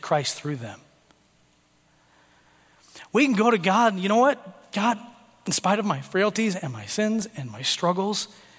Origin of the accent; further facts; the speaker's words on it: Tanzania; well, actually, I'm from Tanzania. That's where I grew up.